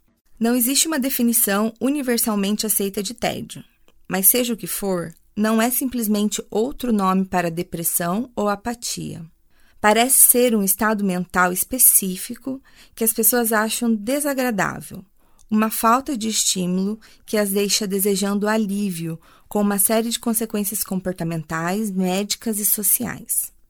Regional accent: Londrina, Paraná, Brazil; Sou londrinense de coração. Aqui eu cheguei criança e me tornei adulta.

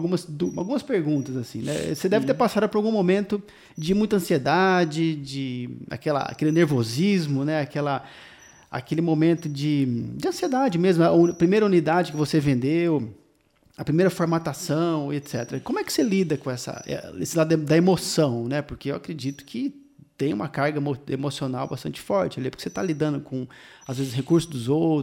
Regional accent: Jequié, Bahia, Brazil; Ó, eu, por exemplo, sou da cidade de Jequié, na Bahia.

